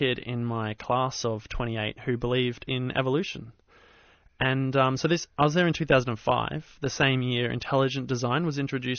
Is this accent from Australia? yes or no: yes; Australia; growing up in Australia, which is a relatively secular country, I was raised also in a pretty irreligious household